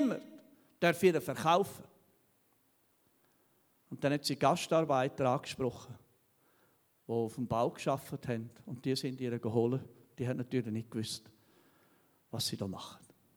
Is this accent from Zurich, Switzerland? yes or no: no; Obersaxen, Graubünden, Switzerland; Ich komme aus dem Bündner Oberland, Obersachsen.